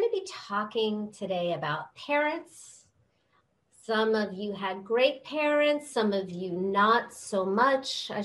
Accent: California, United States; I love it when it rains because I'm from California.

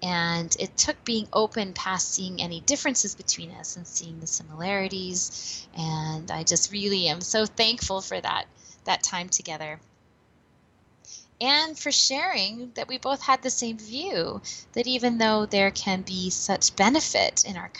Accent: California, United States; now in Canada; it involved me traveling from my home in Canada to my hometown in Northern California, a very small little town about 3 hours northeast of San Francisco.

